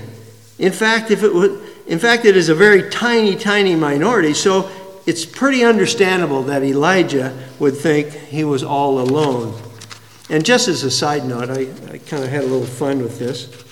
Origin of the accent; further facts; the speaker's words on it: Blairsburg, Iowa, United States; I was raised in Blairsburg, Iowa, population 225.